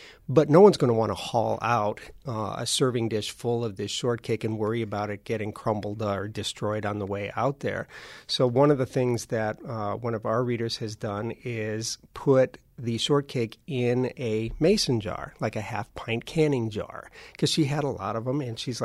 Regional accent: Kenosha, Wisconsin, United States; I grew up in Kenosha, and my parents would always go down to Ravinia a couple times every summer.

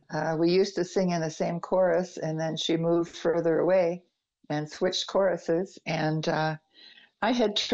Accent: Illinois, United States; I do. I'm from Illinois.

